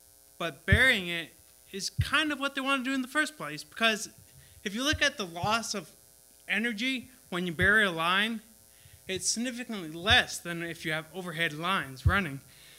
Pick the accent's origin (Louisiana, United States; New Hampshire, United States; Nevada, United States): New Hampshire, United States; Whitefield; I'm from Whitefield, New Hampshire